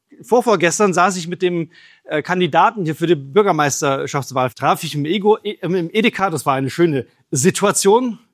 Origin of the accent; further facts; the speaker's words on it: South Africa; ich bin in Südafrika groß geworden